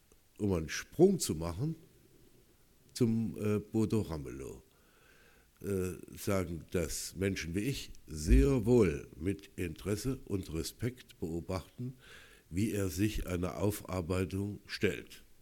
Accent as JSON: {"language": "German", "country": "Germany", "tie": "born or raised there", "said": "Ich bin in der DDR aufgewachsen, fühle mich heute als Thüringer, fühle mich als Deutscher, ich fühle mich als Europäer, am liebsten fühle ich mich als Weltbürger."}